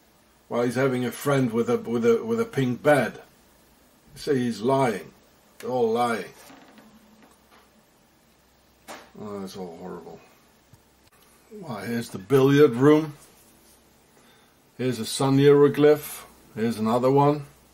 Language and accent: English; South Africa; now in Switzerland; I've been here in Switzerland, I'm a South African, I've been here in Switzerland for 17 years